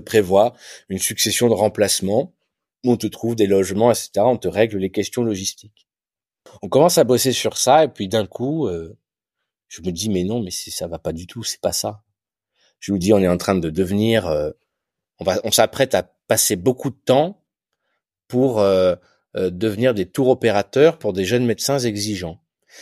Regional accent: Nouvelle-Aquitaine, France; j'ai grandi dans la Haute-Vienne, qui est un territoire qui est, je dirais, modestement attractif, hein, sans vouloir plomber mon territoire, mais qui est un territoire, moi, c'est une campagne, une ruralité que j'adore

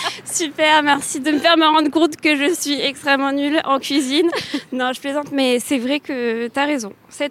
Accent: England, United Kingdom; French is a second language; Je suis anglaise et c'est toujours mon père qui a cuisiné à la maison.

